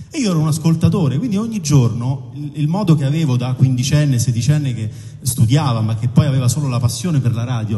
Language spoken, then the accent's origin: Italian; Latina, Lazio, Italy; sono conduttore di RDS da un po' di anni, però anch'io sono di Latina e quindi sono partito da questa città